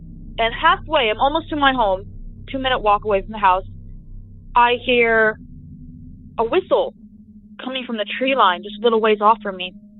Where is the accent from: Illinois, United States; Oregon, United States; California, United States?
Oregon, United States; I'm from Oregon. This story takes place in my hometown down south in the valley, Jervis, Oregon.